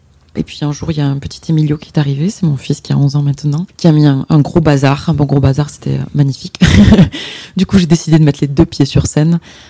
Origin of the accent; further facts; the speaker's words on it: Nouvelle-Aquitaine, France; Du Lot-et-Garonne.